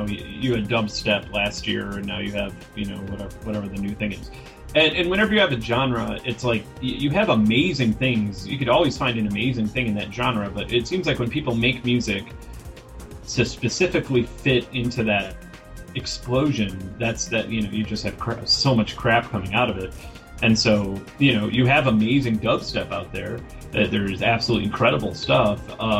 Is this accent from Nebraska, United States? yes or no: no; Chicago, Illinois, United States; Simply growing up in South Chicago, that's where the whole scene kind of started.